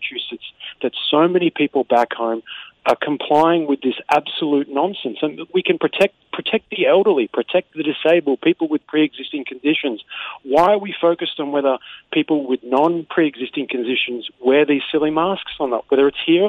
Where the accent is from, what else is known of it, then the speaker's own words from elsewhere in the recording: Australia; now in Cambridge, United States; I live in Cambridge, but I'm from Australia, as you can tell by my accent.